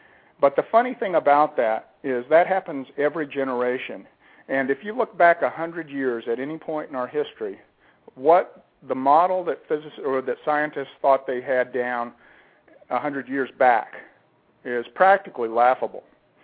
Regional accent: Roswell, New Mexico, United States; I was born in Roswell, but I grew up close enough to there. And, you know, I'm sure you've been there, there's a lot of wide open country around there.

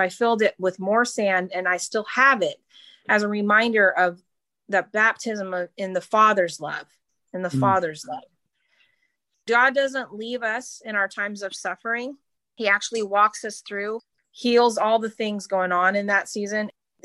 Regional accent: Pensacola, Florida, United States; now in California, United States; You know, I grew up near the Pensacola Revival. I was a teenager and I lived right near that. And I came over here to California and I live about an hour and a half from Bethel.

